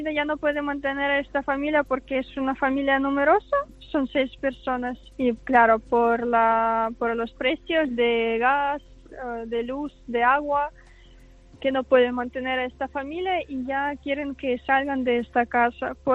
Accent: Bucha, Kyiv Oblast, Ukraine; No podemos volver a Ucrania porque somos de Bucha y ya no tenemos casa allí.

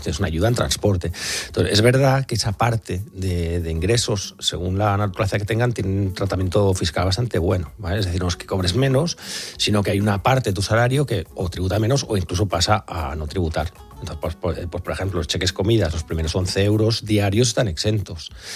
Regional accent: Catalonia, Spain; En Cataluña, de donde soy yo

